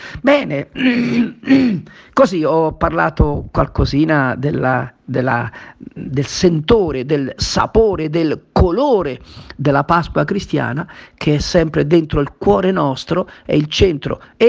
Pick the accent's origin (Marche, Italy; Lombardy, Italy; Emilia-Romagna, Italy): Marche, Italy; Castignano; Ricordo fin da piccolo, e lo vedo ancora nel mio paese, a Castignano, vedo ancora i dolci pasquali